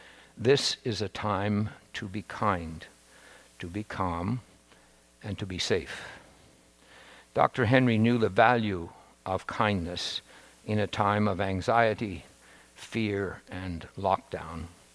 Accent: Nova Scotia, Canada; And I'm from Nova Scotia and had learned to drive in snowy conditions when I was just 14 or 15.

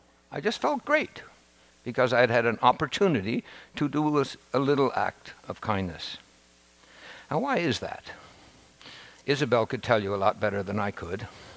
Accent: Nova Scotia, Canada; And I'm from Nova Scotia and had learned to drive in snowy conditions when I was just 14 or 15.

